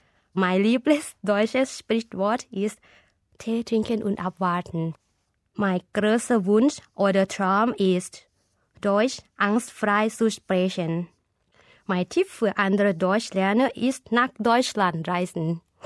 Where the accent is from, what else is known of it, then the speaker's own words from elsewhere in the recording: Ubon Ratchathani, Thailand; German is a second language; Ich komme aus Ubon Ratchathani, Thailand. Ich bin 1984 geboren und jetzt arbeite ich als Deutschlehrerin.